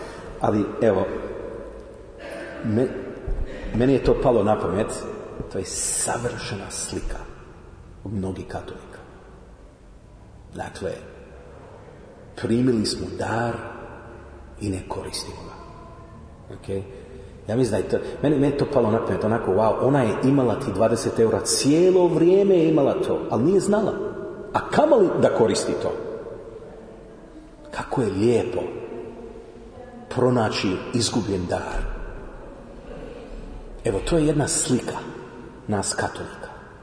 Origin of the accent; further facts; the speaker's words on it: Toronto, Ontario, Canada; Ja sam rođen u Kanadi, u Torontu i išao sam u jednu katoličku gimnaziju koju su vodili Salezijanci, to su bili američki svećenici